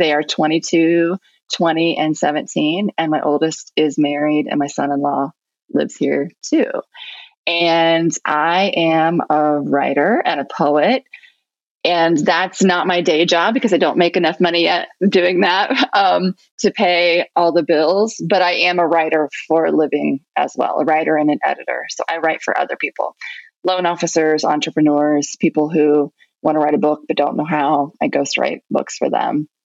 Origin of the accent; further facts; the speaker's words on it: Ohio, United States; So in this house in South Carolina, I'm from Ohio. We moved back to South Carolina to start over in a new place.